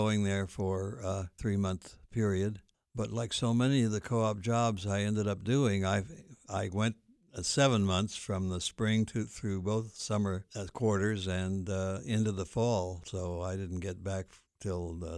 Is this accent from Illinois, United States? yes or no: yes; Carmi, Illinois, United States; I worked in my hometown in Illinois. Again, several blocks of time, 7 months, in Carmi, Illinois